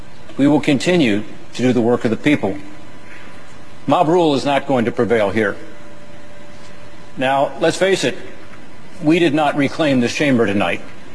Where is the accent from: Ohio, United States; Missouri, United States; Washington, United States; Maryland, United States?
Ohio, United States; some Democrats chose to object to the electors from my home state of Ohio after the 2004 elections